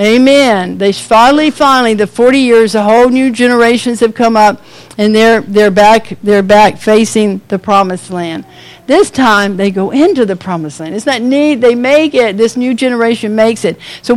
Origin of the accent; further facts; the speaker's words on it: Florida, United States; I like trees. I'm from Florida.